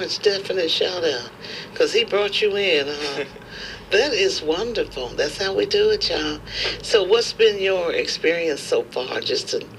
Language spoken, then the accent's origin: English; the South, United States; accent: southern; And that's my southern accent right now.